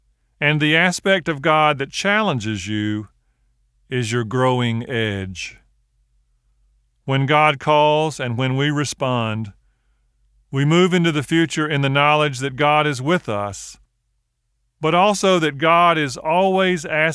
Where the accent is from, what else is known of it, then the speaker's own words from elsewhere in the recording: Georgia, United States; As I grew up in South Georgia, our family had a wonderful gathering on Christmas Eve.